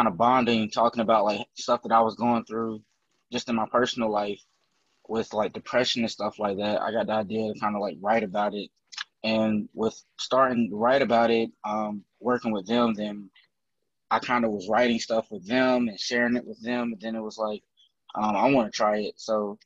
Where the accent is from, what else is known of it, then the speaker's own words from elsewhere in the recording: South Carolina, United States; I make music. Kind of vent a lot of my music. I'm from South Carolina.